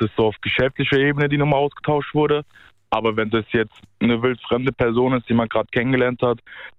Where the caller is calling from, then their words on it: Mainz, Rhineland-Palatinate, Germany; Aus Rheinland-Pfalz.